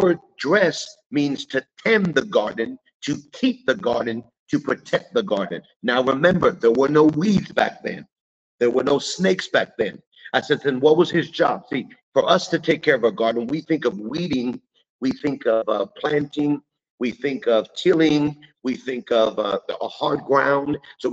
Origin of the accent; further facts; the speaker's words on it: California, United States; See, I grew up in California, and I started working at 14 years old construction.